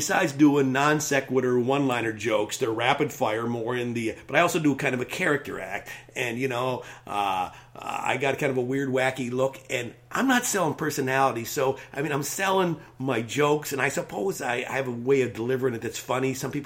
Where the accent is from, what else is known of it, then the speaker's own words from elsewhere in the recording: Wisconsin, United States; I grew up in a small town in Wisconsin and about an hour from the Twin Cities. So I was a Minneapolis comic. And I still call that home.